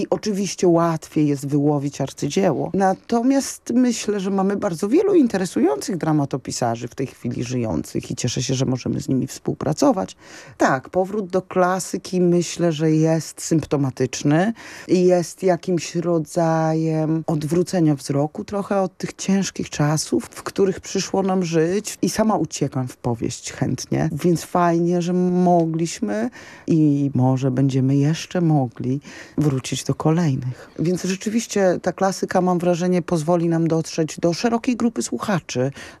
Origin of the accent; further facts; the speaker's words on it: eastern borderland, Poland; A ja sama prywatnie pochodzę z podgranicy wschodniej. Znam te wsie, w których nie dogadam się po polsku. I znam tę sytuację, w której kwestia religii nie jest tak oczywista jak w znakomitej większości Polski